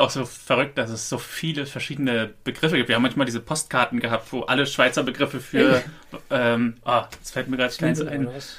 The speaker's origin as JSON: {"language": "German", "country": "Germany", "said": "Und bei mir war es dann, ein Deutscher."}